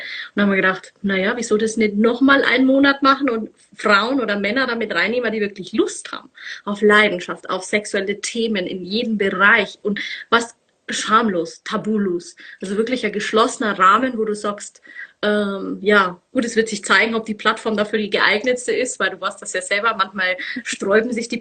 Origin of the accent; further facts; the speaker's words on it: Munich, Bavaria, Germany; ich komme aus München.